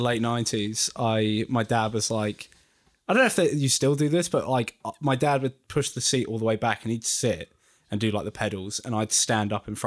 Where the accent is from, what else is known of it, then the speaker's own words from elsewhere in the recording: South West England, United Kingdom; now in Cornwall, United Kingdom; people thought I was a townie when I moved here. And I came from Devon, right?